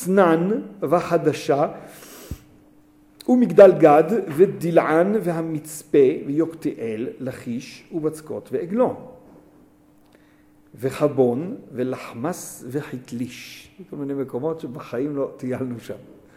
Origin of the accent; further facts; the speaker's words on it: Southern District, Israel; כל אשר על יד אשדוד וחצריהם. בדיוק מאיפה שאני בא, וזה הערב, כן? באתי משם. כל אשר על יד אשדוד, בין עקרון לאשדוד, גבעת וושינגטון.